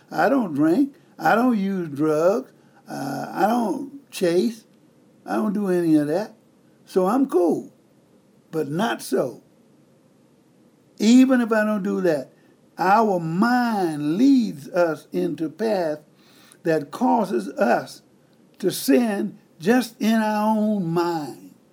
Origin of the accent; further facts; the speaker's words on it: Mississippi, United States; Now, I was raised in Mississippi many years ago.